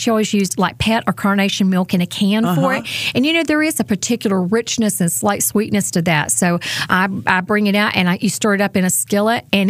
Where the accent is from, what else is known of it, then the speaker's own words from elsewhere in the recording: North Carolina, United States; Exactly. I grew up in Watauga County, which is where Boone is, where Appalachian State University is.